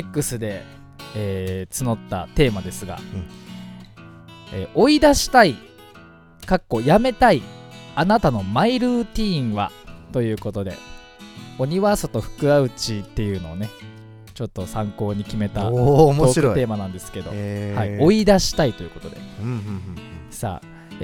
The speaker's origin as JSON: {"language": "Japanese", "town": "Fujisawa", "region": "Kanagawa", "country": "Japan", "said": "藤沢出身の俳優タレントとして活動する私"}